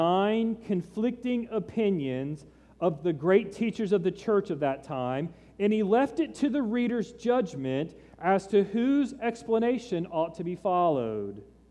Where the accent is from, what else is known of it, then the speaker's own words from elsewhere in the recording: Titusville, Florida, United States; Many of you know I grew up in Central Florida, Titusville, where the shuttles took off.